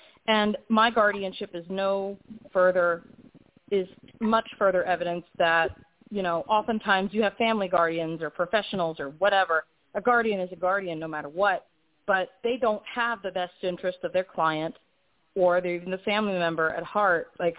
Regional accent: Florida, United States; also born or lived in Orlando; Florida connection is that I was born in Orlando and grew up in Brevard County. I grew up in probably the worst county in Florida.

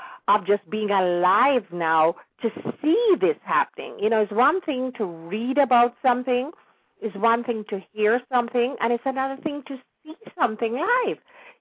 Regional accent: Jamaica; now in United States; Because things are so different now than when we grew up in Jamaica, when we did not have television and we didn't have the medium of communication like you do now.

